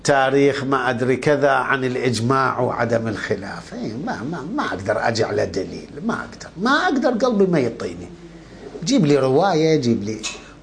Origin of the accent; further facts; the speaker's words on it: Iraq; احنا عندنا بالعراق البرتقال